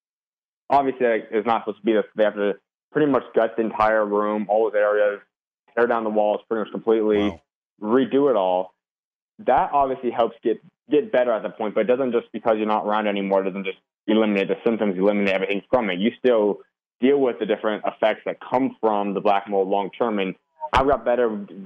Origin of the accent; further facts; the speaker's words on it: Arizona, United States; Yeah, so like I said, I grew up always born and raised in Arizona. My family, my mom's from Minnesota, my dad's from Kansas.